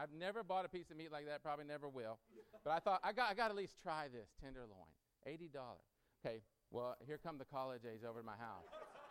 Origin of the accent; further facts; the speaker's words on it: San Antonio, Texas, United States; I'm from San Antonio.